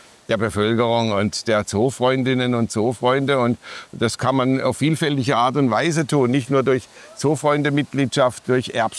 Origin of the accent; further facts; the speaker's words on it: Bühl, Baden-Württemberg, Germany; Ich komme jetzt nicht aus Karlsruhe, aber aus Bühl